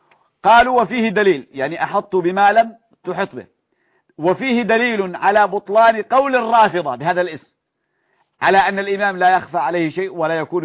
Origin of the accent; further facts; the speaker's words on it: Yemen; هذه مؤسسة معروفة عندنا في اليمن